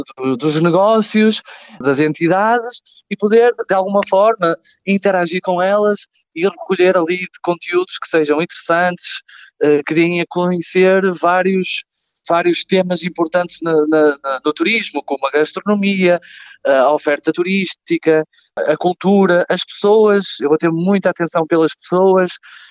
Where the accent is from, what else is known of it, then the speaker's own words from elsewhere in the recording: Barcelos, Norte, Portugal; born there; now in Vila Nova de Gaia, Portugal; estou no centro histórico de Barcelos. Por isso, minha intenção é ter esta ligação à freguesia onde nasci.